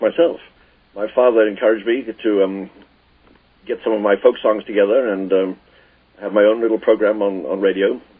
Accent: England, United Kingdom; You know, I have a trouble with being English in that one doesn't talk about oneself in England.

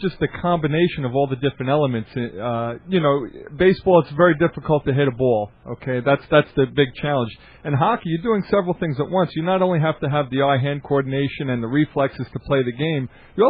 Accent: Long Island, New York, United States; I grew up on Long Island, and of course I was a kid in the early 80s

